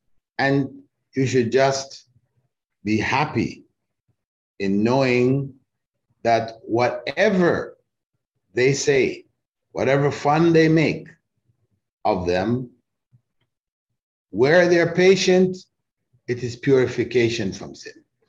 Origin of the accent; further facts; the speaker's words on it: Toronto, Ontario, Canada; I grew up in Canada, in Toronto, back from the 50s, early 60s.